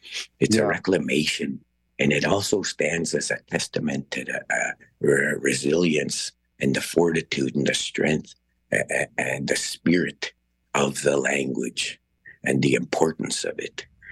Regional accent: Saddle Lake Cree Nation, Alberta, Canada; I'm from the Satellite Cree Nation, and I'm very pleased and I'm grateful to be invited here to communicate and talk about our language.

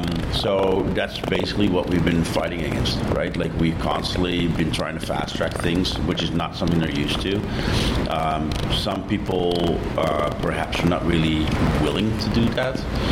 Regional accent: Amsterdam, North Holland, Netherlands; English is a second language; because I'm European, I'm from Amsterdam

